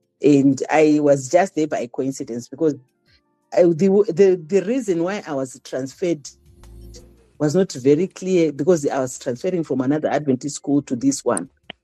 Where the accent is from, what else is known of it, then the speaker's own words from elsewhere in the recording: Gweru, Midlands, Zimbabwe; born and bred in Gweru, went to school in Gweru.